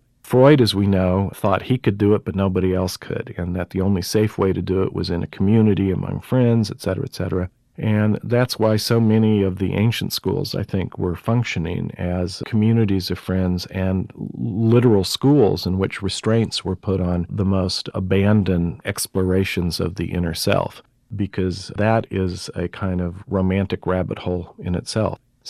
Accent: United States; mainly because I'm an American, and, you know, philosophy we sometimes think is sort of foreign to the United States

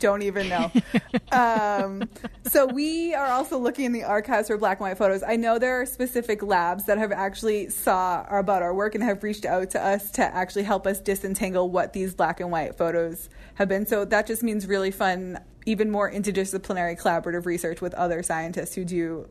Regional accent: New England, United States; now in Virginia, United States; Well, I selfishly knew I was moving to Virginia, and I'm from New England, and I wanted a reason to go back to Maine in the fall.

